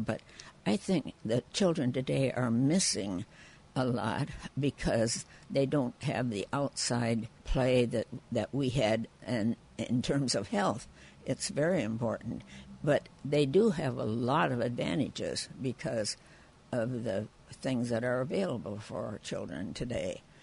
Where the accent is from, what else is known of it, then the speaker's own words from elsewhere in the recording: Sanborn, United States; In my hometown of Sanborn.